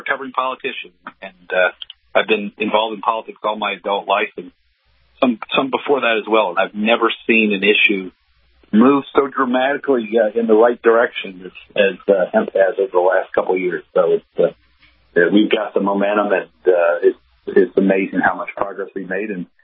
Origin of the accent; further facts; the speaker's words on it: Kentucky, United States; And my home state of Kentucky was number one